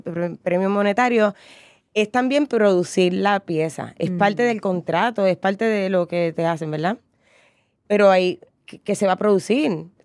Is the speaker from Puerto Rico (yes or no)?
yes; San Juan, Puerto Rico; yo soy nacida y criada en Viejo San Juan, en una época donde esto ahora, pues, todo ha cambiado.